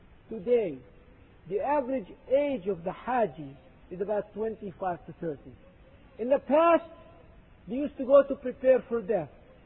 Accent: Egypt; I remember when I was growing up in Egypt as a young man.

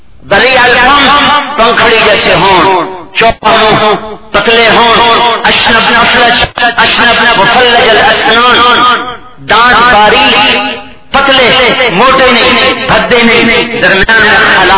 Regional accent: Multan, Punjab, Pakistan; میں نے کہا جی ملتان، کہا ملتان میں کہاں سے ہیں، میں نے کہا جی خانے والے

